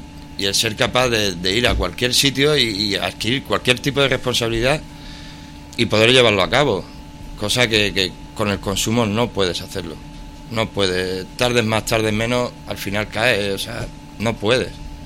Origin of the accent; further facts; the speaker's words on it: Barcelona, Catalonia, Spain; born there; now in Miajadas, Spain; tengo 35 años, nací en Barcelona, pero ahora estaba viviendo en Miajada.